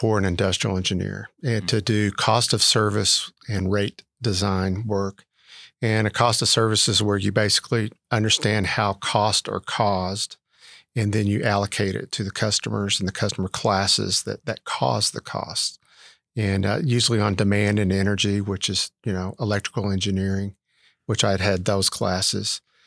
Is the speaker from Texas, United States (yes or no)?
yes; Lubbock, Texas, United States; Sure. Yeah, I grew up in Lubbock. And actually, my parents were both teachers.